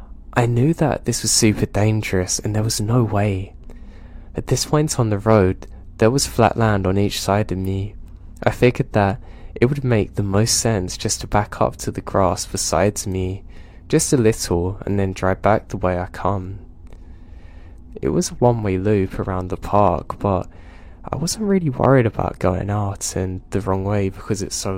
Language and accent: English; the South, United States; I grew up in the South. There's tons and tons of beautiful places to see that haven't been taken over by concrete yet.